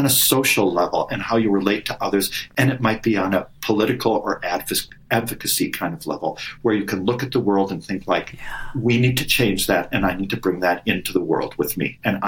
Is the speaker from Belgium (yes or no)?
yes; Antwerp, Flanders, Belgium; I grew up actually in Antwerp, Belgium, close by. I studied German.